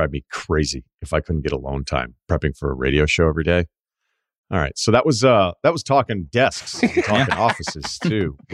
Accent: Georgia, United States; Currently living in my hometown, small town about an hour north of Atlanta. Hot Atlanta, the locals call it.

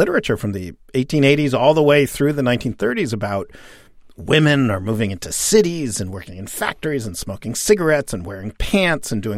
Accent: New York City, New York, United States; And, you know, growing up in Greenwich Village when, I mean, yes, there were drugs and crime and I got mugged three times before I turned 11

